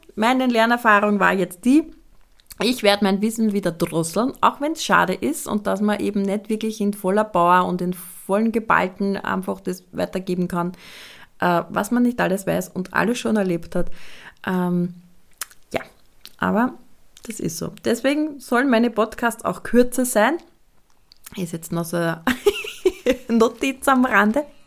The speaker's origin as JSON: {"language": "German", "country": "Austria", "said": "Und dann sind wir Österreicher halt so erzogen"}